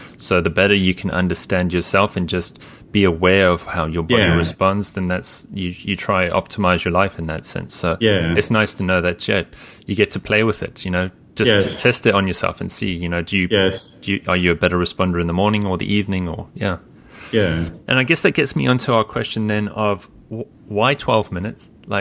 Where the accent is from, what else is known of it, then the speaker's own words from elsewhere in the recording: Johannesburg, Gauteng, South Africa; now in Europe; especially where I was from, Johannesburg